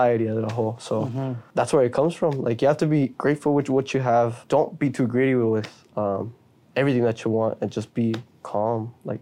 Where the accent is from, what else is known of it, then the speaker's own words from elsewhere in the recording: Mexico; also born or lived in Texas, United States; even though I grew up in Mexico and then I grew up in the Valley still has a lot of similarities because we're super close to Mexico.